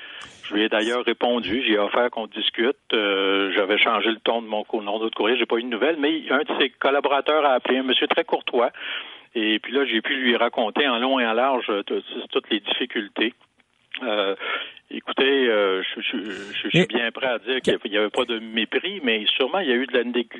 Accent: Montreal, Quebec, Canada; je suis natif du West Island à Montréal. Hein. C'est le West Island, c'est pas l'ouest de l'île.

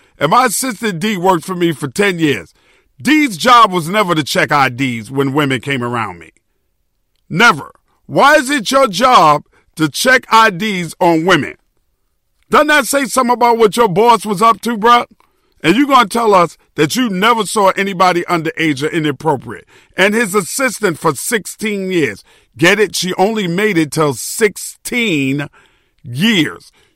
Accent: New York City, New York, United States; I'm from New York City, the home of hip-hop

